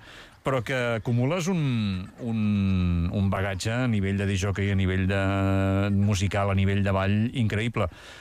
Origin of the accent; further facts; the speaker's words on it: Barcelona, Catalonia, Spain; jo també soc de Barcelona i soc adoptat. Molt ben adoptat, per cert, eh? Molt ben acollit i em sento un penedesenc més.